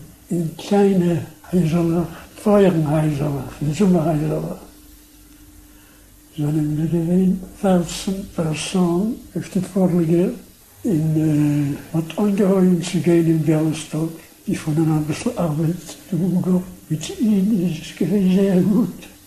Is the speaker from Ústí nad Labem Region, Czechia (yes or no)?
no; Prague, Czechia; born there; German is a second language; Ich bin zurückgekommen von Prag, weil ich bin geboren in Prag